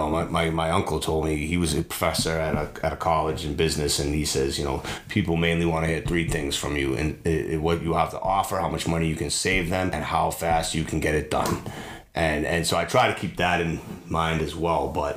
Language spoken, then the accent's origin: English; Worcester, Massachusetts, United States; I came out to where I am now in Barry. It's another world compared to the Worcester. I mean, when I grew up in Worcester, you know, all the neighbors, we'd get a snowstorm. We live on a dead end street.